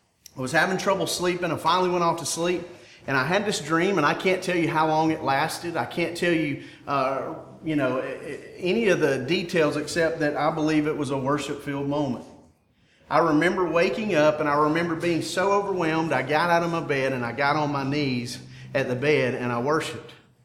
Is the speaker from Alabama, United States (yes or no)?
yes; McCall, Alabama, United States; I grew up in McCall, Alabama. You can hear it in my accent, okay? I was from the country, and I never thought about leaving there. That was my hometown.